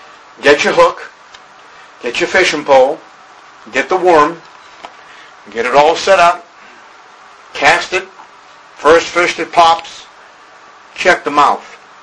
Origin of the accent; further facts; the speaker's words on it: Boston, Massachusetts, United States; while growing up in Boston, Massachusetts, one popular school field trip was to walk the historical Freedom Trail.